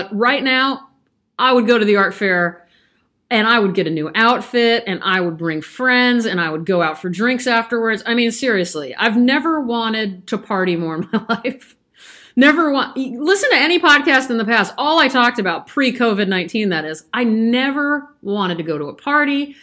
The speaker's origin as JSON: {"language": "English", "town": "Omaha", "region": "Nebraska", "country": "United States", "tie": "born there", "also_born_or_lived": "Texas", "said": "lived in Texas at least half, if not more than half of my life. I wasn't born there. I'm happy to say I was born in Omaha, Nebraska. I think I'm split right down the middle."}